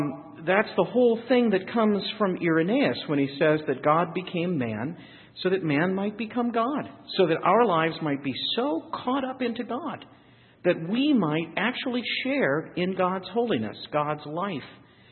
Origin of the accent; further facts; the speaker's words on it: Midwest, United States; I didn't think I had one. Absolutely. I'm from the Midwest.